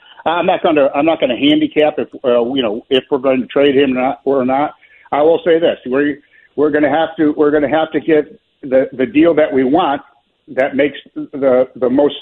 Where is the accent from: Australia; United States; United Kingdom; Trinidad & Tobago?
United States; Chicago, Illinois; moved away; In my lifetime as a Chicagoan, they never, you know, when I lived there, they never won.